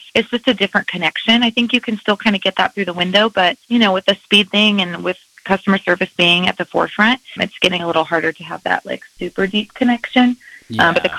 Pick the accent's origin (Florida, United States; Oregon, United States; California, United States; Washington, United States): Oregon, United States; Grants Pass; I was born and raised in Grants Pass.